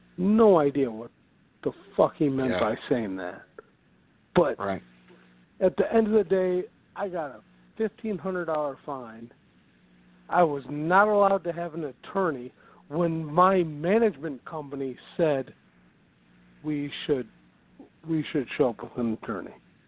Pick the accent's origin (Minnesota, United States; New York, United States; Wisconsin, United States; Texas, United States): Wisconsin, United States; Milwaukee; I come from Milwaukee.